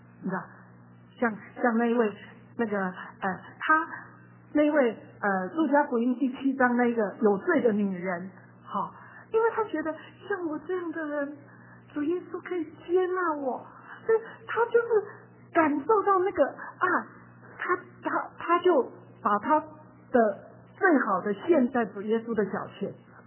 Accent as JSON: {"language": "Chinese", "country": "China"}